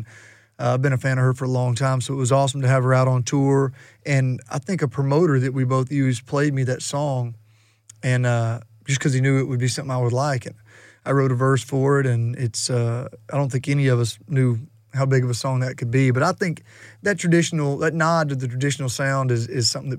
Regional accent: Jacksonville, Alabama, United States; Ended up going and playing at Jacksonville State University, which is in my hometown.

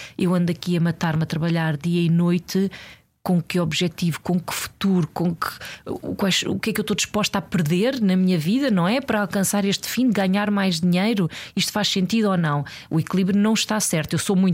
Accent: Sintra, Lisbon, Portugal; born there; Eu nasci na linha de Sintra, na Serra das Minas. Venho de uma família humilde.

